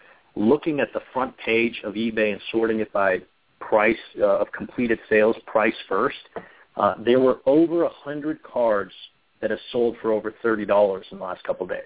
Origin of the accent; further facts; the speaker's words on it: United States; because as Americans, I'm American football, basketball, you know, baseball is huge.